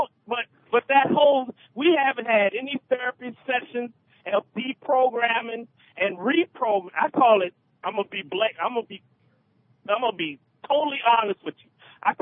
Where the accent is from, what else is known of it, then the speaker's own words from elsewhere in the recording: Maryland, United States; When I was a kid growing up in Montgomery County, Maryland, I heard from the white side, you ain't one of them. But then I heard on the black side, you ain't black, you know, and all of us light-skinned people, we have to prove our blackness.